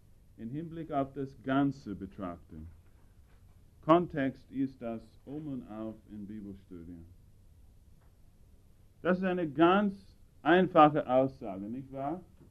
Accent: United States; accent: American; German is a second language; wie ich die deutsche Sprache mit meinem amerikanischen Akzent schlachte

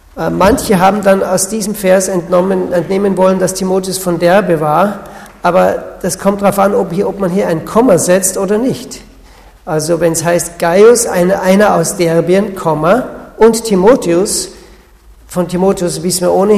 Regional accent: Austria; now in Switzerland; Ich komme aus der Schweiz, aber ich bin Österreicher. Wir wohnen seit etwa 18 Jahren in der Schweiz

